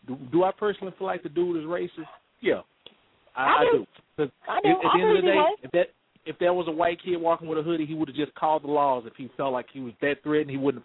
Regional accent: Texas, United States; because I'm from Texas, and we have similar stuff that happens like it happens in Florida.

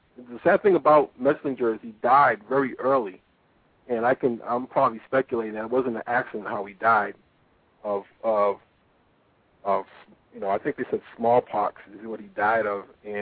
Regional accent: Boston, Massachusetts, United States; now in Atlanta, United States; Yeah, I live in Atlanta. I was born and raised in Boston.

